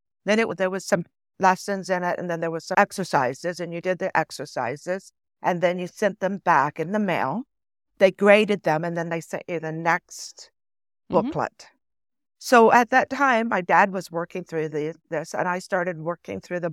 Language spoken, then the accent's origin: English; Ohio, United States; I grew up in Ohio. So they have the standardized test.